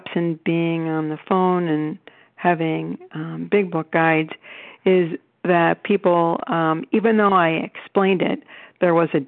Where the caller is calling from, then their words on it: Cleveland, Ohio, United States; and I'm calling from Cleveland, Ohio.